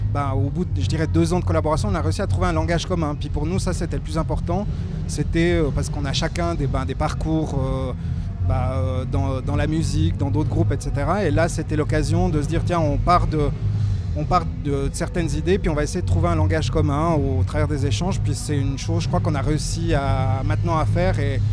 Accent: Valais, Switzerland; de clôturer un tout petit peu cette tournée par une date chez nous en Valais.

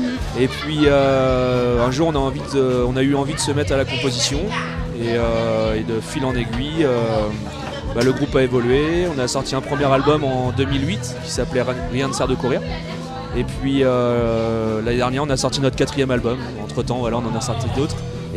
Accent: Pays de la Loire, France; Alors nous, on vient de France. On a traversé la France pour venir en Suisse. Et on est originaire de Nantes et de la région vendéenne.

